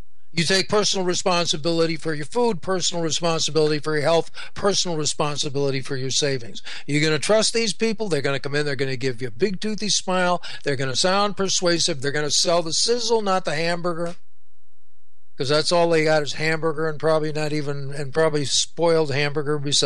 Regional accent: Illinois, United States; up in my hometown in northern Illinois

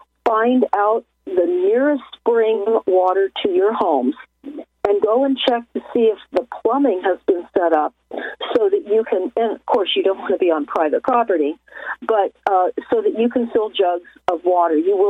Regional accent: Pacific Palisades, California, United States; also born or lived in Santa Monica / Malibu; Again, I was born in Santa Monica. I grew up in and going around the Pacific Palisades as a young girl. It's gone. And I grew up in Malibu, and I was evacuated when I was only 11.

